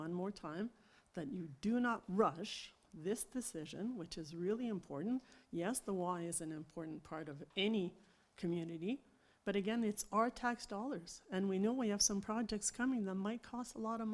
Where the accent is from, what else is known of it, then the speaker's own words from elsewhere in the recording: Pointe-Claire, Quebec, Canada; from Pointe Claire. Many of you know me by now.